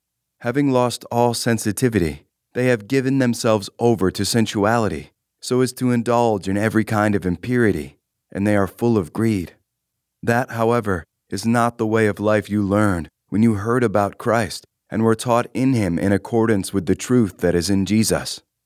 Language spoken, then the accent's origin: English; Canada; Whenever I, as a Canadian, drive my car into the United States